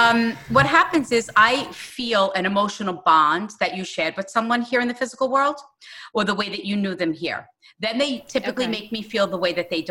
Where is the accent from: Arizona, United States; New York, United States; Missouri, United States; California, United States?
New York, United States; Hicksville; I'm from Hicksville, New York, and I talk to dead people.